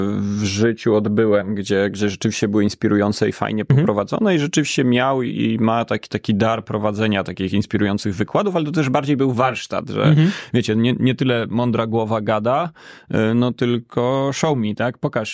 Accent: Kraków, Lesser Poland, Poland; ja jestem z Krakowa i chciałem wrócić do Krakowa tak za 10 lat

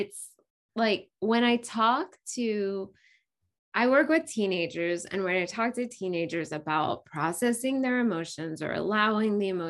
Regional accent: United States; being raised and growing up in the United States, that you have this idea that you have power over yourself

